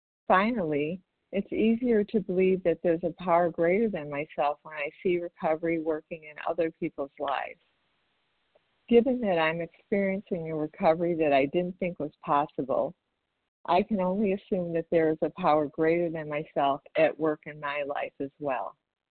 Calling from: Chicago, Illinois, United States; I'm calling in from Chicago, Illinois.

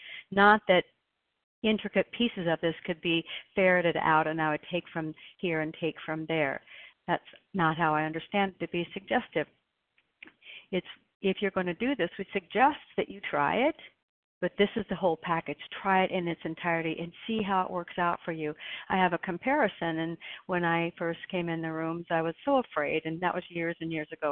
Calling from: Oregon, United States

